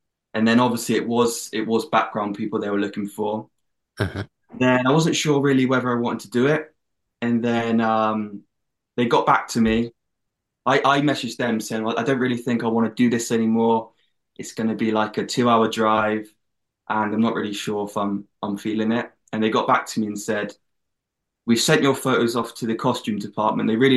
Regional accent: England, United Kingdom; accent: English; so that was in my English accent as well.

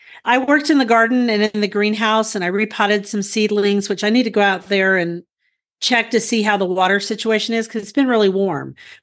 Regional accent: Guthrie, Oklahoma, United States; from Guthrie, Oklahoma, where I garden an acre and a half out of 7.5 acres out in the country.

